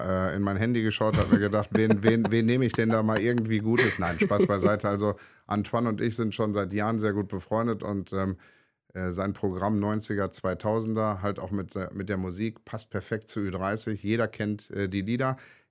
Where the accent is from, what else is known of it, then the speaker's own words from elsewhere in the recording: Wuppertal, North Rhine-Westphalia, Germany; Wir sind in Wuppertal groß geworden